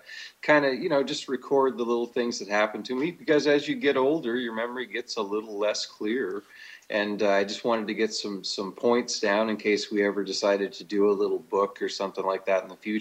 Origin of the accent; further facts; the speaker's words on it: Norton, United States; they were worried because it was Los Angeles and I'm from Norton, which is 1,500 people.